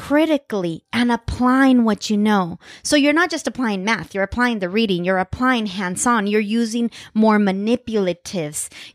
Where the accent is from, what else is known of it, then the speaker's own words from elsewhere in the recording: California, United States; For me, growing up in the Central Valley